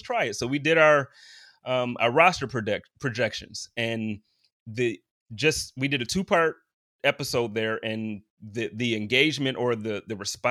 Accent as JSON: {"language": "English", "town": "Buffalo", "region": "New York", "country": "United States", "tie": "born or raised there", "lives_now": "Florida, United States", "said": "Yep, absolutely. I was born in Buffalo, went to high school at City Honors. I went to Canisius College. So I'm very much part of the Western New York community."}